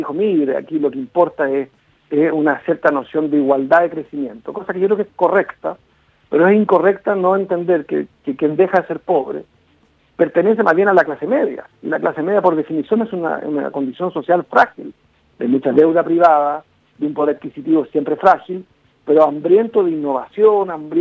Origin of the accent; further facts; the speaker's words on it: Chile; Por eso cuido mis palabras en esta entrevista, porque no estoy ante mi pueblo.